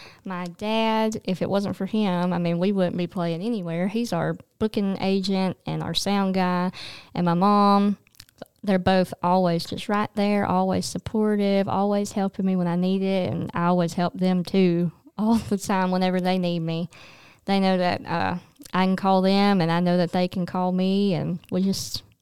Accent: Sylacauga, Alabama, United States; Well, I am from Sylacauga and B.B. Comer alumni.

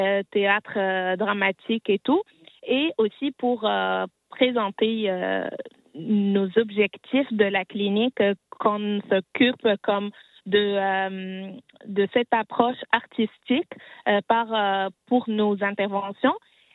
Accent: Tunisia; Je me présente d'abord … je suis tunisienne.

